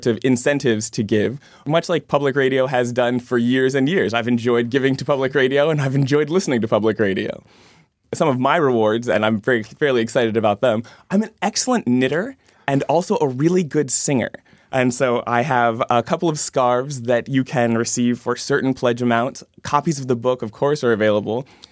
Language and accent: English; Canton, United States; also born or lived in Washington, D.C.; both here in the greater Lafayette area, back in my hometown of Canton. I lived in D.C.